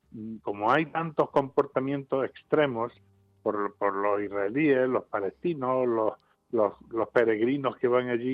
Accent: Arjona, Andalusia, Spain; mi pueblo, Arjona, provincia de Jaén

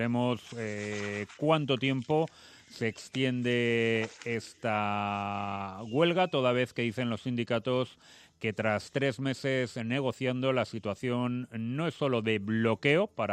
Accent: Castile and León, Spain; yo soy castellano, yo conozco mucho el hornazo de Salamanca

